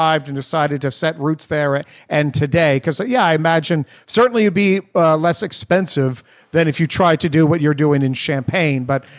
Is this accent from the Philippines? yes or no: no; Canada; I was from Canada